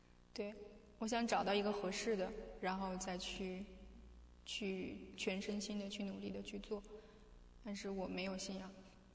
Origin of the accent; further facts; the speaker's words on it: Liaoning, China; moved away as an adult; also born or lived in Henan / Zhejiang; now in Shenzhen, China; 我在河南出生，然后随父母一起到辽宁，然后在辽宁念的大学，大学毕业之后先在浙江待了一段时间，然后在深圳找了一份工作。